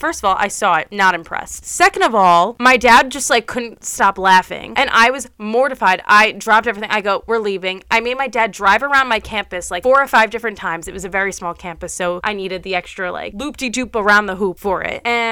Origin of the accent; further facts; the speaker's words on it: New York, United States; And obviously, because I'm from New York and a majority of people that voted are from the tri-state area